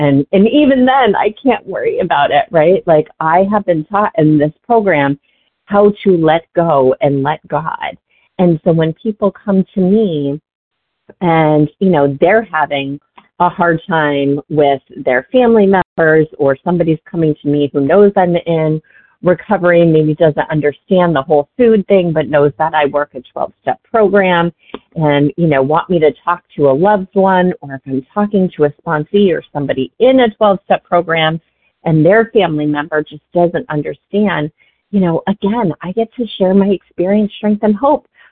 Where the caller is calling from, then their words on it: Massachusetts, United States; calling from Massachusetts.